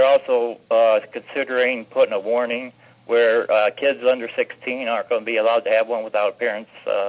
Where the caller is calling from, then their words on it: Ohio, United States; Good evening, Kevin. … from Ohio.